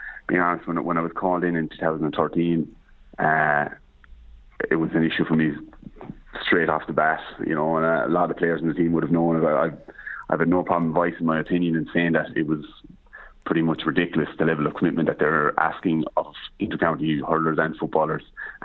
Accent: United States; which is what I've probably done being an American, being abroad

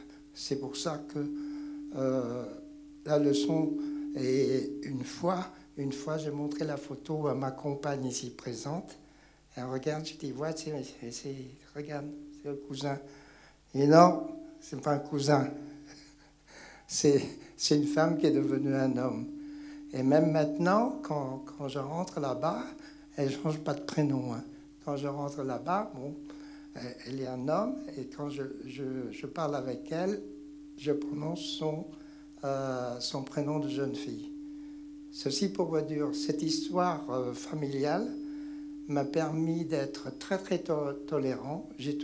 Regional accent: Vietnam; je me présente … je suis vietnamien.

